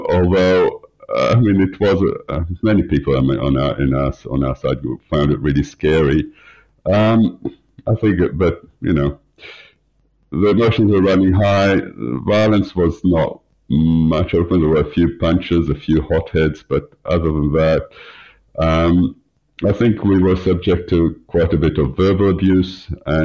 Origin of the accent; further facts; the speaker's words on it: New South Wales, Australia; like I come from the North Shore